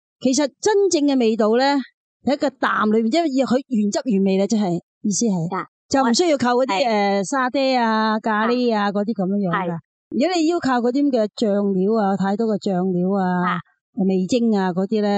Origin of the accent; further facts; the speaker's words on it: China; 但我哋中国人咧讲养生噶嘛，